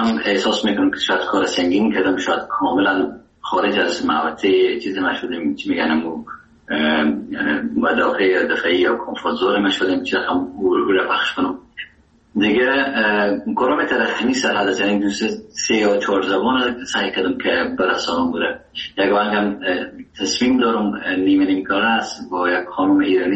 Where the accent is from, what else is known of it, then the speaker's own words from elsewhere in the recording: Herat, Afghanistan; first language Dari; زبان اصلی و وطنی ما دری است و فارسی است و چکه در هرات استفاده میشه و زبان دوم ما که در افغانستان است زبان پشتو